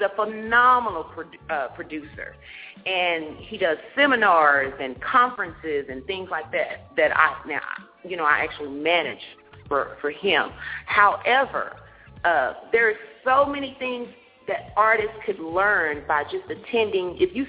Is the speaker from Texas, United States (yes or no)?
yes; Texas, United States; Now, Cornbread, you know I'm from Texas. You just can't have cornbread.